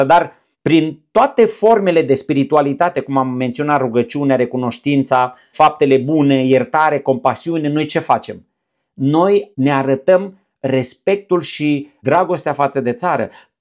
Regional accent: Romania; Faptul că eu sunt român nu înseamnă că sunt mai important decât un spaniol sau decât un african.

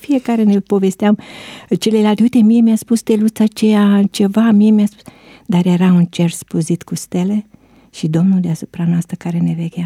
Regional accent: Petroșani, Hunedoara County, Romania; eu vin din Petroșani.

